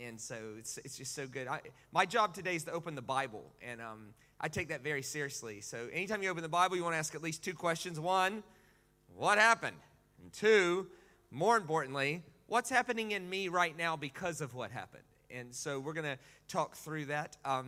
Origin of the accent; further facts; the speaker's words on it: United States; Now, I'm American.